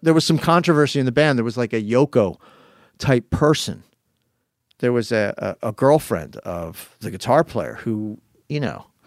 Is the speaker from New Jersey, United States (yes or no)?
yes; Haddonfield, New Jersey, United States; also born or lived in Philadelphia, Pennsylvania; Philadelphia, my hometown. Well, actually where I was born, Haddonfield's my hometown, but Philadelphia's where I was born, and I spent a year there.